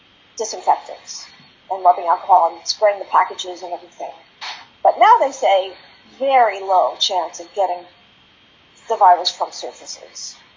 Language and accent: English; New York, United States; and I'm from New York, so I'm really interested in New York